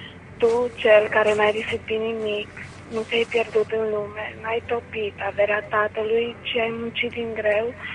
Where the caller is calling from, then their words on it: Sântana, Arad County, Romania; de la Sântana.